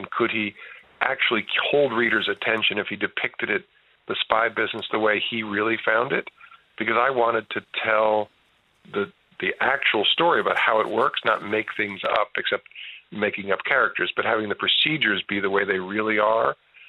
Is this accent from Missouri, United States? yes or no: no; New Jersey, United States; accent: New York; also born or lived in Yonkers, New York; we moved from Yonkers, New York, to just across the Hudson River when I was a kid, and I thought I was moving to another country, and I stuck out. I had a bit of a New York accent that the New Jersey kids didn't